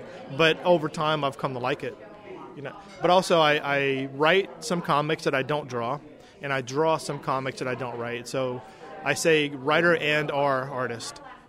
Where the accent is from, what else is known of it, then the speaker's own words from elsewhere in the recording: Thibodaux, Louisiana, United States; Originally in Thibodaux. I was born and raised in Thibodaux, and that's kind of where I initially got started. Moved here for college.